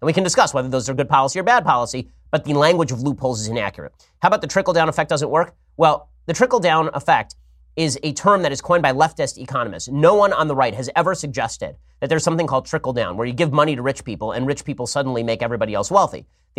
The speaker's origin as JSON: {"language": "English", "town": "Los Angeles", "region": "California", "country": "United States", "tie": "born or raised there", "said": "I am biased toward my hometown of Los Angeles"}